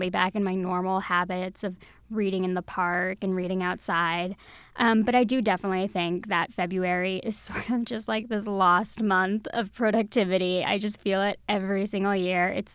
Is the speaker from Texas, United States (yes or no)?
yes; Texas, United States; I'm from Texas.